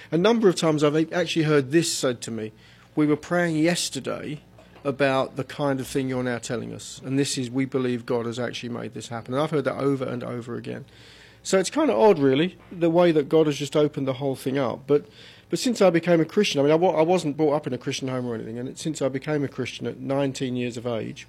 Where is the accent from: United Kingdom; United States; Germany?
United Kingdom; Although I'm from Britain and we now do it all over the world, it actually began here in Virginia.